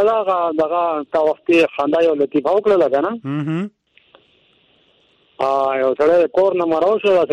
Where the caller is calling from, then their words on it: Khyber Pakhtunkhwa, Pakistan; شمالي وزیرستان